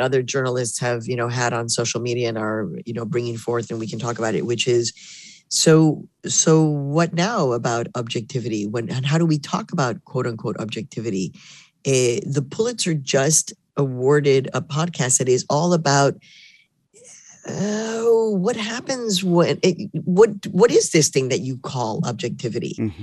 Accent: Midwest, United States; now in New York, United States; because you know I live in New York, proud Midwesterner, love my Midwest, love Chicago, but I'm a New Yorker and I live in Harlem.

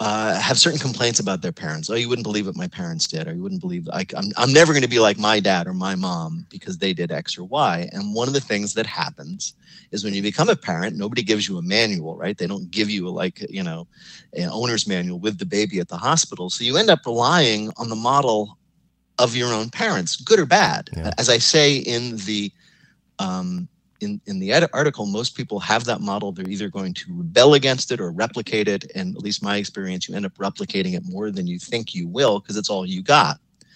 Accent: New Jersey, United States; around the same time I grew up in suburban New Jersey.

